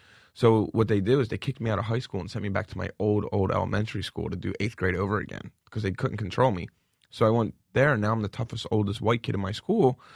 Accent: Philadelphia, Pennsylvania, United States; talking to me about growing up in Philly

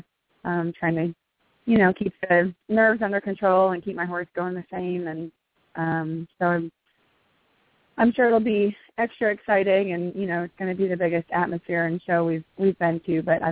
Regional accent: Michigan, United States; I'm from Michigan, so I used to go to Rolex all the time.

